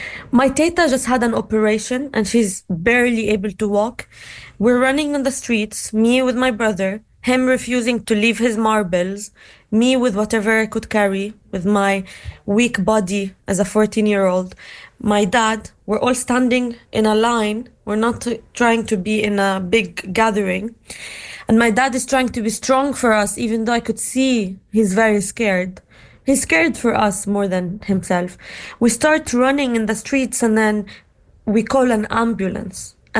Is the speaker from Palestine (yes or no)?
yes; Gaza, Gaza Strip, Palestine; It all started in 2014 because I grew up in Gaza, as you know, and 2008 was the first assault on Gaza